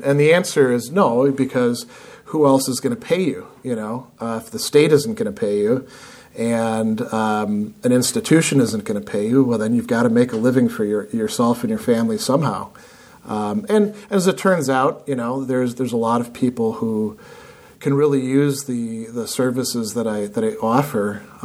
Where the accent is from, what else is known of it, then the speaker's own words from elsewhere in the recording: Midwest, United States; And you know, being a Midwesterner, I think I much rather wanted to go to upstate New York than to stay in the South.